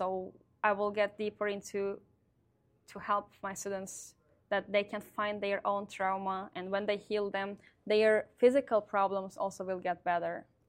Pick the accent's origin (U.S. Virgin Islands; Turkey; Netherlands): Turkey; Mesopotamia; I'm from Mesopotamia in Turkey.